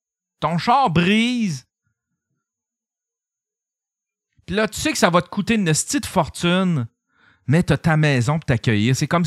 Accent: Quebec, Canada; quand j'étais jeune, je sortais en Abitibi

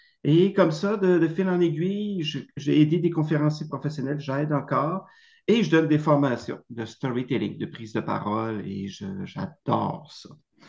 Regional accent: Baie-Comeau, Quebec, Canada; moi, je viens de Baie-Comeau, hein, qui est une petite ville sur la côte nord.

